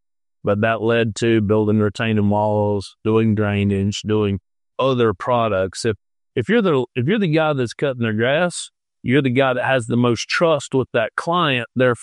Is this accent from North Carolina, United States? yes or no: yes; North Carolina, United States; now in Atlanta, United States; Like, I grew up in mountains in North Carolina, but, you know, started my career out here